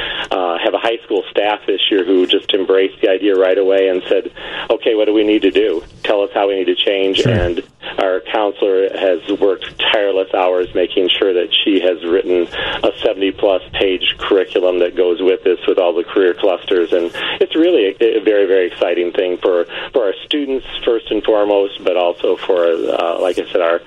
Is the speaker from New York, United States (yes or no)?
no; Amboy, Illinois, United States; I'm from Amboy, Illinois.